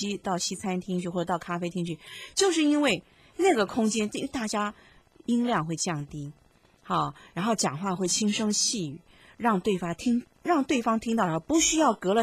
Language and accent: Chinese; Taiwan; 就是我们台湾人呢、啊，在用台语讲，那肯定是我们台湾人嘛啊